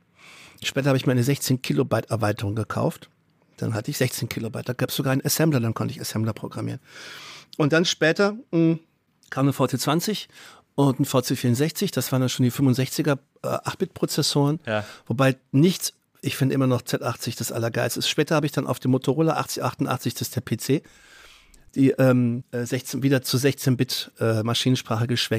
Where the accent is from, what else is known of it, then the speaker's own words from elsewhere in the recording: Gerlingen, Baden-Württemberg, Germany; wenn ich dann in meinem Heimatort Gerlingen bin, der 20.000 Einwohner wirklich sehr, sehr klein ist